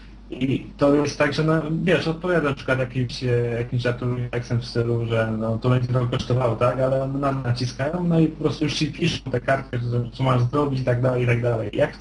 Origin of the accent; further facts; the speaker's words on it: Kielce, Świętokrzyskie Voivodeship, Poland; Czyli tak, jestem z Kielc, mam lat 20.